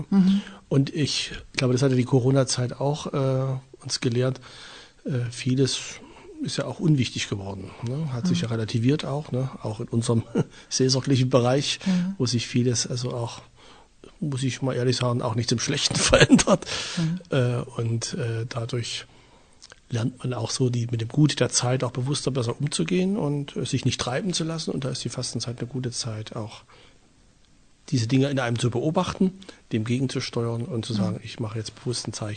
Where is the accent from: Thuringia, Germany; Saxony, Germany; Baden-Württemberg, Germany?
Thuringia, Germany; Ich bin hier in der Nähe von Erfurt groß geworden und bin in diesem Jahr seit doch schon 20 Jahren Priester und Pfarrer und arbeite hier in Erfurt in der St. Laurentius-Pfarrei.